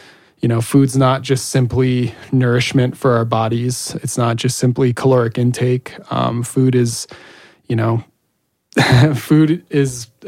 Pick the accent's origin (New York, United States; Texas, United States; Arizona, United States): Arizona, United States; Sierra Vista; And Sierra Vista, Arizona is my hometown.